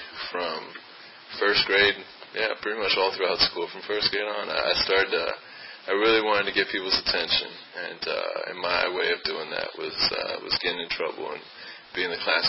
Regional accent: Annandale, Virginia, United States; And for me growing up, I grew up in Virginia, not this far out. I grew up in Annandale.

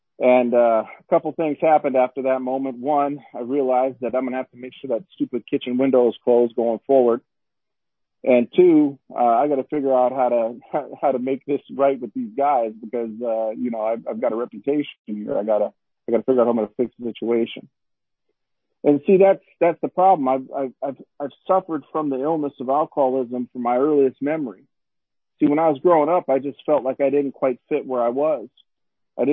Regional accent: Minot, North Dakota, United States; I grew up in Minot, North Dakota, and it's kind of a funny thing. Yes, I'm from North Dakota, but you're not going to hear me say yeah, sure, or you betcha

